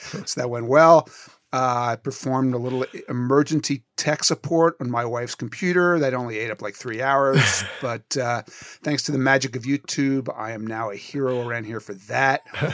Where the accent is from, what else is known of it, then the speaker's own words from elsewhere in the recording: Philadelphia, Pennsylvania, United States; Also gave to Phil Abundance, which supports food banks in my hometown of Philadelphia.